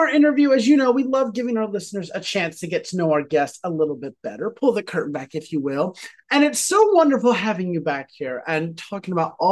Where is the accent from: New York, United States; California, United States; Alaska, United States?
New York, United States; So I know that, I mean, as a New Yorker